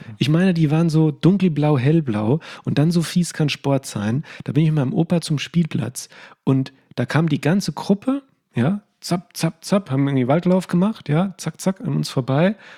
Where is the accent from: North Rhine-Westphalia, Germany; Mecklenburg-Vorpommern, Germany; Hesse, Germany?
Hesse, Germany; Limburg; weil aus meiner Heimatstadt aus Limburg